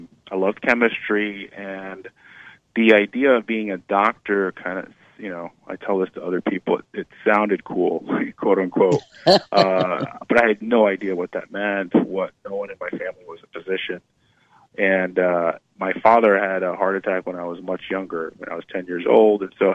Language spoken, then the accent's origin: English; Kearny, New Jersey, United States; where I grew up in Kearny, New Jersey, it's a blue-collar town.